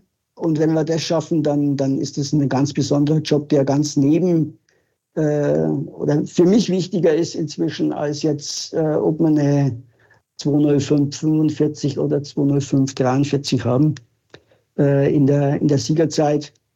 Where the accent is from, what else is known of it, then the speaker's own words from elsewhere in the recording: Regensburg, Bavaria, Germany; ich liebe natürlich auch meine Heimatstadt. Viele, die Ringsburg mal besucht haben, sagen, hey, das ist echt eine tolle Stadt.